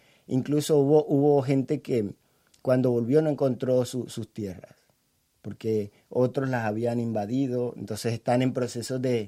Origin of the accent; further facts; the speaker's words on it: Aguas Blancas, Cesar, Colombia; Sí, es mi tierra. Nací en ese pueblo de 7.000 habitantes, un pueblo muy humilde al norte de Colombia. Es de la capital del Cesar, ¿no? Cerca de la ciudad de Valledupar. Y bueno, es un pueblo muy humilde, de gente, digamos, sin posibilidades, sin oportunidades